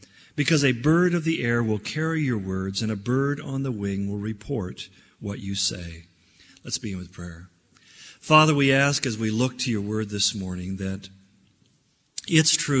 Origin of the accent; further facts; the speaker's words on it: California, United States; Almonds are a member of the peach family, of course, growing up in California. I knew that.